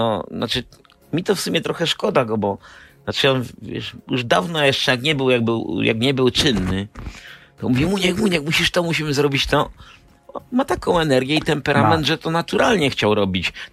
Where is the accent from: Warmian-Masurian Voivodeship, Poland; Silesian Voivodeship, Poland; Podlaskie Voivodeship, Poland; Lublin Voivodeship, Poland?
Silesian Voivodeship, Poland; Częstochowa; pomijając moje korzenie, pomijając to, że jestem z Częstochowy